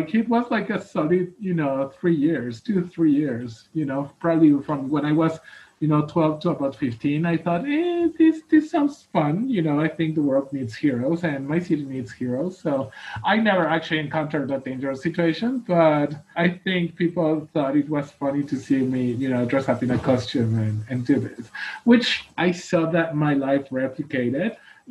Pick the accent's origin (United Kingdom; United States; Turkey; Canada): Canada; Vancouver, British Columbia; the housing crisis and the homelessness crisis in my hometown in Vancouver is just as bad as, I think, in Seattle